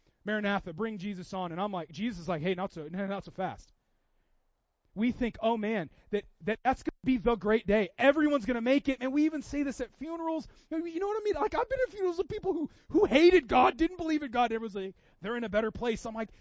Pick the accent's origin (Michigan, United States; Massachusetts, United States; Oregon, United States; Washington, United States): Washington, United States; Seattle; I grew up in Seattle, not very religious at all.